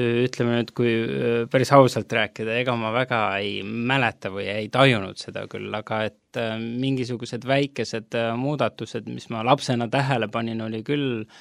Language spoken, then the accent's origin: Estonian; Tallinn, Harju County, Estonia; also born or lived in Haapsalu; olen ikkagi Tallinnast, kuigi esimesed 6 eluaastat elasin Haapsalus ja siis tulime Tallinnasse kooli. Ja sellest ajast peale olen ma nii-öelda ikkagi tunnen, et olen tallinlane, et esimesed 9 aastat siis alates koolist elasin Lasnamäel